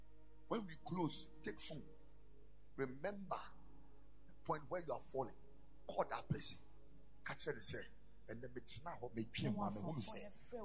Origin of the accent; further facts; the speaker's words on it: Tema, Greater Accra, Ghana; I'm actually from Tema.